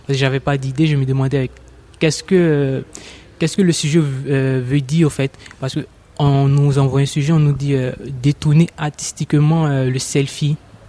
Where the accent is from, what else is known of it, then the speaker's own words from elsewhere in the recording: Côte d’Ivoire; je suis ivoirien.